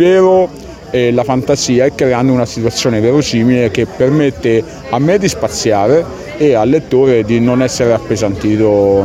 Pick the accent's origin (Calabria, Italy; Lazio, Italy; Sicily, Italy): Lazio, Italy; Carpineto Romano; Io sono di Carpineto Romano, però lavoro a Latina